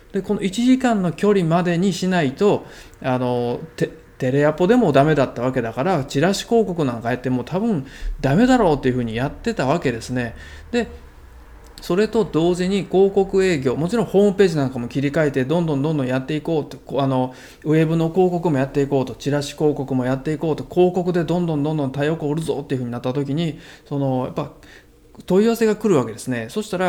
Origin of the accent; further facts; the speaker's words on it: Shiga, Japan; その時に僕は滋賀県の人間だったんですけど、